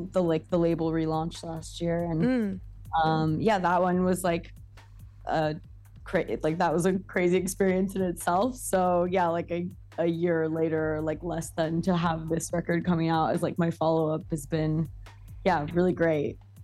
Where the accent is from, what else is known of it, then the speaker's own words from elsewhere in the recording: California, United States; I'm from California